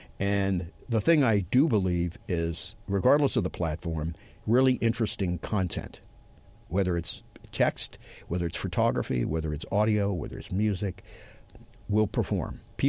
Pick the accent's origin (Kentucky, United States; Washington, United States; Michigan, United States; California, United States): California, United States; Los Angeles; my hometown of Los Angeles